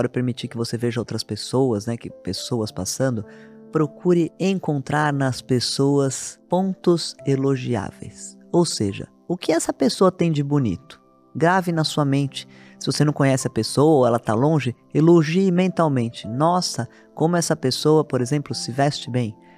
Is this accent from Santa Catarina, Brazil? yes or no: no; São Paulo, Brazil; born there; Aqui em São Paulo, cidade onde eu nasci